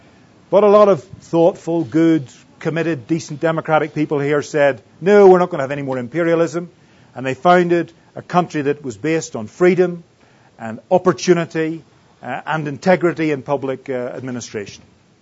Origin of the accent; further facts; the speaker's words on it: United Kingdom; as a Brit who had the biggest empire the world has ever seen